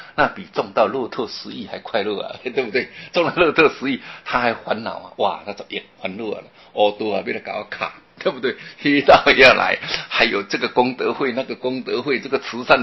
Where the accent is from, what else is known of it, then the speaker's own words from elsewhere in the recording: Taiwan; 所以我们台湾话有一句俗话说，